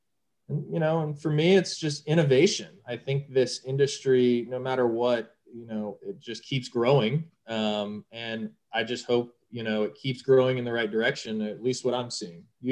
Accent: Florida, United States; also born or lived in Texas; I'm originally from Florida, so I would love to see it in Florida.

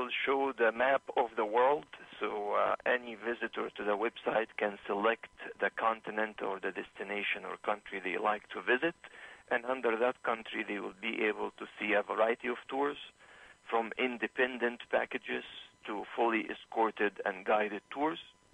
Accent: Egypt; now in United States; Well, originally I'm from Egypt, and I moved to the U.S. in 1995.

